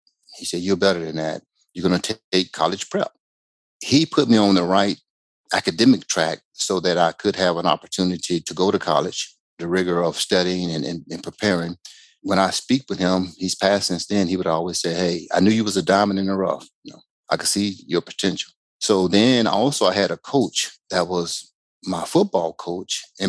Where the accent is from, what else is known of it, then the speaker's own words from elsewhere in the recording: Macon, Georgia, United States; I was born and raised in Macon, Georgia, and I have a brother and two sisters.